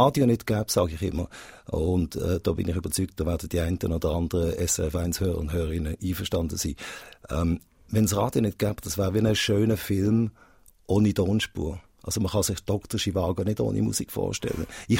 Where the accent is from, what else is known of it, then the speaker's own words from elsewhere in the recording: Basel, Basel-Stadt, Switzerland; Also ich bin in Basel aufgewachsen.